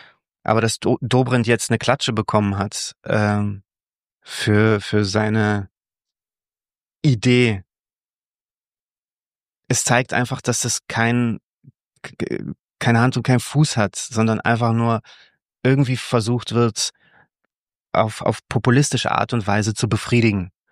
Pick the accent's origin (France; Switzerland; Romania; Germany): Romania; Also meine Heimat ist da, wo die Menschen sind, die ich liebe und die mich zurücklieben. Und das, in Rumänien war das so lange so, bis meine Großeltern noch gelebt haben.